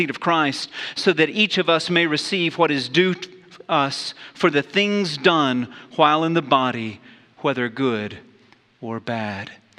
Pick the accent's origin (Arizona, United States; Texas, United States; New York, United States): Texas, United States; Wichita Falls; born there; I was born in Hardscrabble, Texas, Wichita Falls by name.